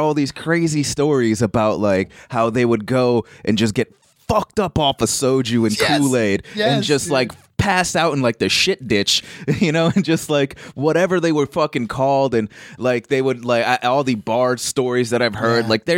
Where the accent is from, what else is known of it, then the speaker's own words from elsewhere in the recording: Norwalk, Connecticut, United States; Man, you know? I'm from Connecticut, dog.